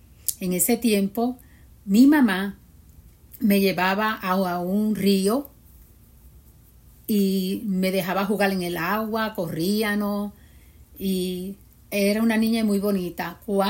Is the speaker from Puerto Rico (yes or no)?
yes; Puerto Rico; Mi niñez en Puerto Rico fue una niñez muy bonita.